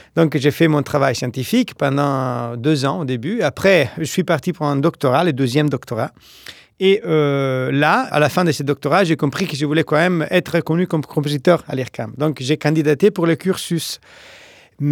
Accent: Italy; French is a second language; now in Paris, France; je suis compositeur et mathématicien, je suis italien et je travaille en ce moment à l'IRCAM de Paris.

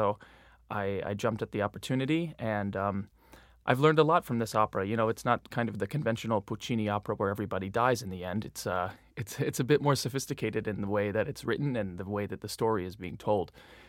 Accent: New York metropolitan area, United States; I'm actually from the New Jersey, New York area, and coming home and singing in this wonderful stage

